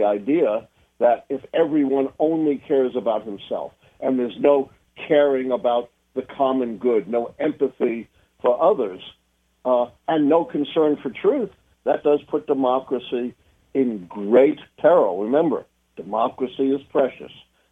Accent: Brooklyn, New York, United States; If you believe that, I have a big bridge in my hometown of Brooklyn to sell you.

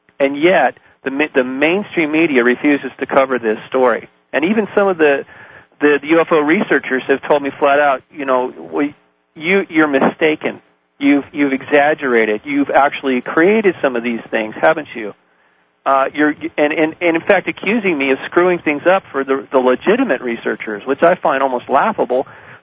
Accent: United States; I am not a terrorist. I'm simply an American citizen exercising my First Amendment, my freedom of speech.

